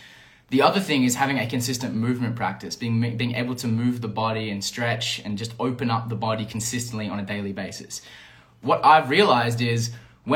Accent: Perth, Western Australia, Australia; moved away as an adult; now in Mexico; Last year around August, I left my hometown in Perth, traveled out to Canada. I've been through Europe. Now I'm out here in Mexico, and this is the home base for the next little bit.

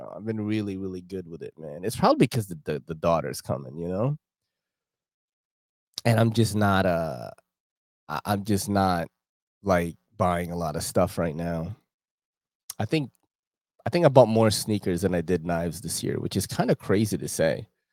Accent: Philippines; And I'm not Mexican. Or, you know what I'm saying? I'm Filipino, right?

